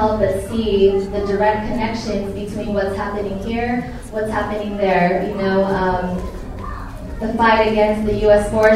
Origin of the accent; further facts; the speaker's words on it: Philippines; now in Los Angeles, United States; living in Los Angeles, I didn't feel that connection to the land until I was able to go back to my hometown of the Philippines.